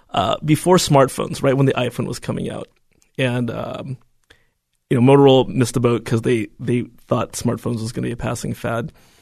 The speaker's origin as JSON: {"language": "English", "country": "United States", "said": "they know I'm Chinese American."}